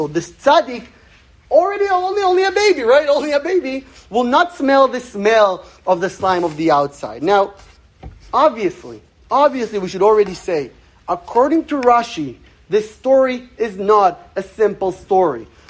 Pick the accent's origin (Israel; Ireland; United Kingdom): Israel; first language Hebrew; English is a second language; now in Toronto, Canada; … and I, we were both born and raised in Israel. So Hebrew is our first language, which means that learning Torah in Hebrew, that's natural for us. But when we came to Toronto